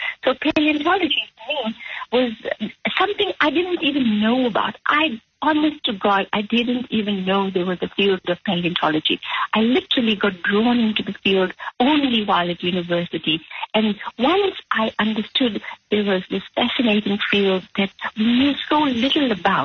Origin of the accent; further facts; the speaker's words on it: South Africa; because I grew up in South Africa, and I only came into science by quite an accident.